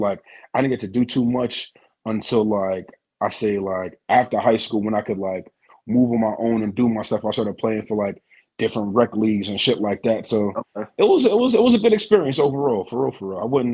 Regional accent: New York City, New York, United States; grew up, born and raised in the Bronx, New York. But both of my parents are Jamaican. I'm the youngest of 6 kids.

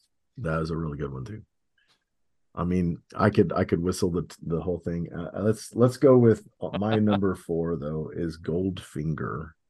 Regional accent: Texas, United States; Okay, so as a Texan who attacks spitting cobras with leaf rakes, I should be more masculine than this

